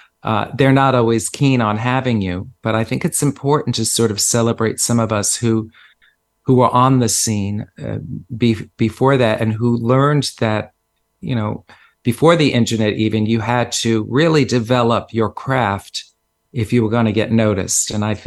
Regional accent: Bronx, New York, United States; accent: Bronx; I was told to lose my Bronx accent.

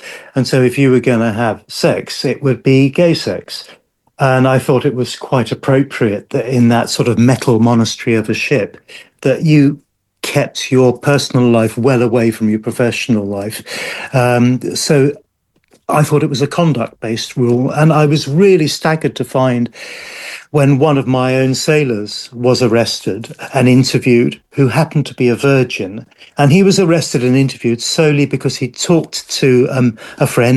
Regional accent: South East England, United Kingdom; I grew up on the Isle of Wight, which is like going back to the 1950s, full of charm, but growing up as a gay kid was pretty difficult in the 60s.

